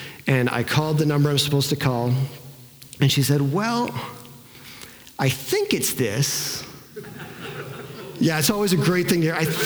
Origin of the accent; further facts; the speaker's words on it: Canada; I'm Canadian. I'm not American. I am not a citizen here.